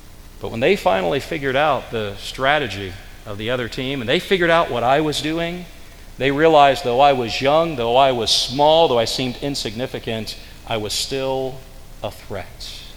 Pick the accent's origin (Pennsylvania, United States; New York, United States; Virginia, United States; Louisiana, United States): Pennsylvania, United States; I did. I grew up in Pennsylvania. I'm a native Pennsylvanian, western Pennsylvania, over near the Pittsburgh side.